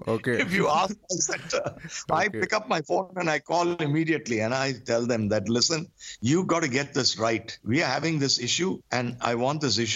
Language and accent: English; Kerala, India; I'm from Kerala.